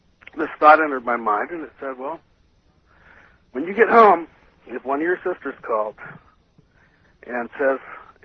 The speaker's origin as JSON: {"language": "English", "town": "Kodiak", "region": "Alaska", "country": "United States", "lives_now": "Madison, United States", "said": "I'm originally from Kodiak, Alaska."}